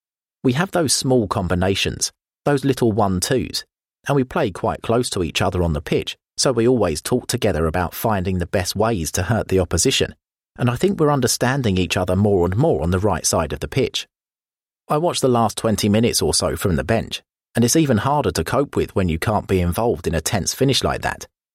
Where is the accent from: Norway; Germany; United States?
Norway; English is a second language; moved away as an adult; now in London, United Kingdom; But I'm very proud of my country, and it was good for me to go back and see loads of familiar faces.